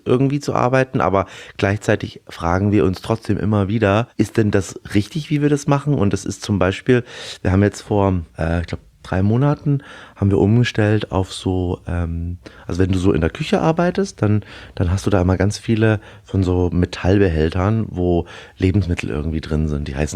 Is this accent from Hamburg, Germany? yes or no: no; Erlangen, Bavaria, Germany; meine Eltern sind mit mir vor der Wende rüber und haben dann irgendwann 91 in Erlangen oder in Erlangen-Dexendorf bei Nürnberg die Seebachstuben übernommen. Und so bin ich eigentlich im Restaurant groß geworden